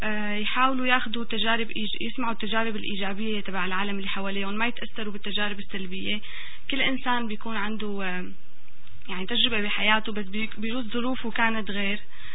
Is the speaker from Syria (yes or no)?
yes; Syria